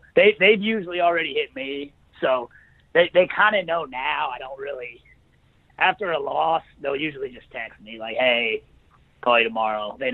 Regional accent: Houston, Texas, United States; growing up in Houston, both my parents are in Texas. And so, you know, it's being a little bit closer to home.

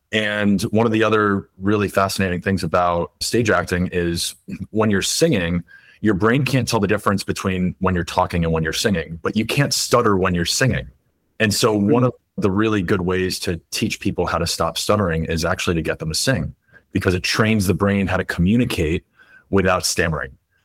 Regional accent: Florida, United States; also born or lived in Boston; I was born in Boston, grew up in South Florida

